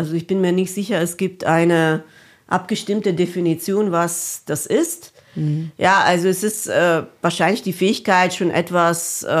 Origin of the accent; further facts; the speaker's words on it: Ukraine; Also ich komme aus der Ukraine ursprünglich.